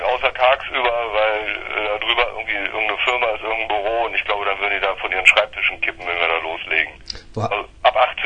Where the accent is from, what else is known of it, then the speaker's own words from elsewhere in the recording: Hanover, Lower Saxony, Germany; also born or lived in Berlin; Ja, seitdem ich 7 bin ich in Hannover und fühle mich jetzt auch komplett als Hannoveraner.